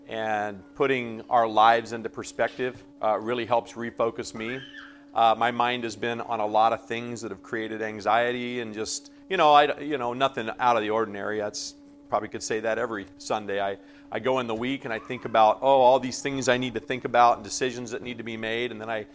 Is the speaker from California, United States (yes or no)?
yes; Madera, California, United States; I guess when I think about water, I think about growing up in Madera, California